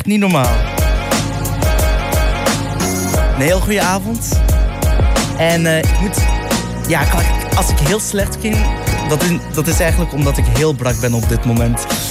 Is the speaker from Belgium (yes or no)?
yes; Brussels-Capital Region, Belgium; Dat is ook een beetje Brussels eigenlijk. En ik ben van die omgeving.